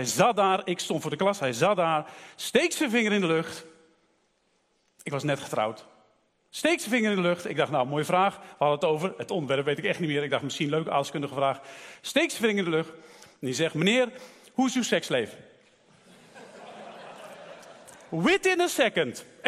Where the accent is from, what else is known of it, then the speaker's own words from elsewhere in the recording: Werkendam, North Brabant, Netherlands; Ik kom uit Werkendam. Net nog Noord-Brabant.